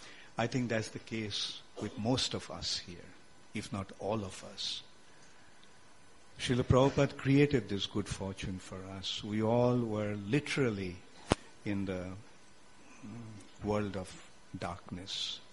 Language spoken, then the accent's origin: English; India; Although I was born and brought up in India, I did not have the good fortune of coming to Vrindavan earlier.